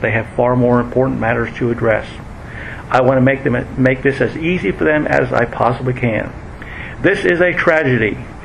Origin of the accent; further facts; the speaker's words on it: Pennsylvania, United States; because growing up in Pennsylvania, I am a Penn State fan.